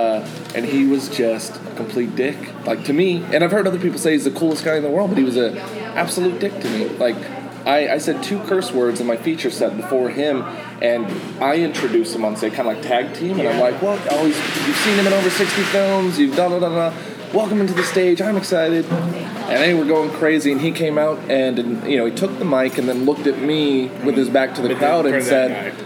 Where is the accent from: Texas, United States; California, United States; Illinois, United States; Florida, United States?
Texas, United States; Tahoka; born there; I was born near Lubbock in the Panhandle, Tahoka, Texas, like 3,000 people.